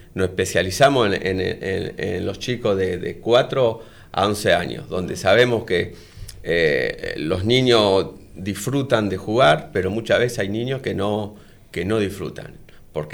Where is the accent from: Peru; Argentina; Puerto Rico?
Argentina; Rosario, Santa Fe; moved away as an adult; now in Spain; soy de Rosario, bueno, obviamente fanático de Newell, soy entrenador de fútbol y nada, hace 20 años que estoy viviendo en España